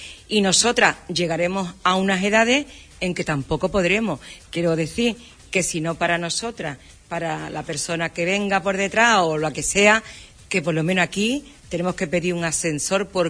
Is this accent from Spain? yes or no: yes; Huelva, Andalusia, Spain; Y estoy trabajando y estoy dejando ese dinero en mi tierra. Hablemos por Huelva, como cada cual pida por su ciudad. Pero te hablo de la nuestra, que hay un montón de parados.